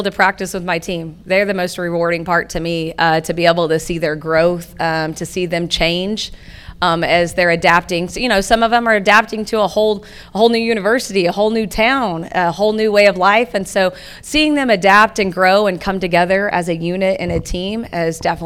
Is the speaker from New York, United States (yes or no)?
no; Oklahoma, United States; it's still not far from my home state of Oklahoma, so it is within driving distance to get back to see